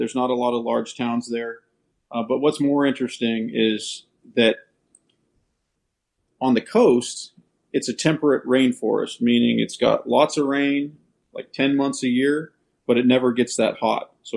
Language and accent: English; California, United States; especially being a military guy, growing up in the Emerald Triangle.